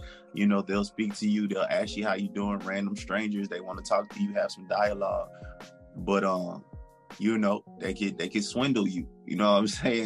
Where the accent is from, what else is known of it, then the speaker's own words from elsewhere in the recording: Atlanta, Georgia, United States; also born or lived in Queens, New York; So I'm originally from Queens, New York. I lived there for like the beginning portion of my life, I guess you would say. But I was really raised in Atlanta, Georgia.